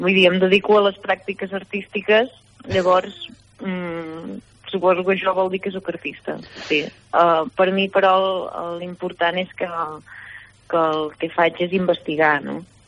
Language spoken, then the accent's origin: Catalan; Torelló, Catalonia, Spain; also born or lived in Vic; Jo soc de Torelló, de tota la vida. El que passa és que vaig néixer a Vic i el meu currículum posa que vaig néixer a Vic